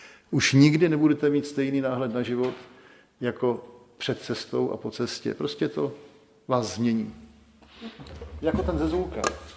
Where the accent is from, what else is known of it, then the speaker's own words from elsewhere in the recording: Prague, Czechia; jako kluk z Prahy 1 ze Soukenické, tady jsem se narodil na Štvanici